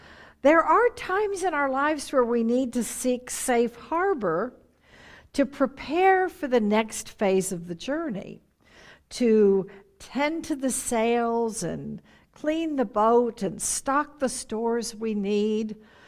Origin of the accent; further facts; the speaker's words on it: Texas, United States; I loved it when I grew up in Texas and we lived on the coast the last 2 years of high school.